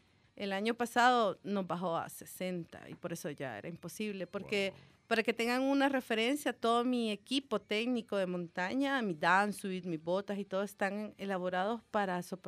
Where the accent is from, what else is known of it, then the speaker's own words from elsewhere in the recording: El Salvador; somos las dos latinas que vamos. Las dos seríamos la primera vez, ella es de Uruguay y yo de El Salvador.